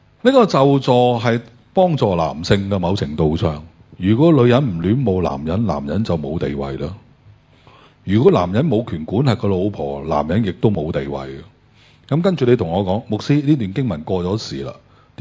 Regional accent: Guangdong, China; 我哋廣東人有句説話話

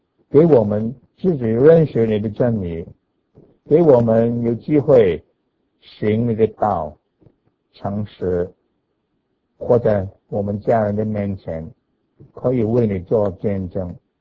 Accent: China; 我哋中国人

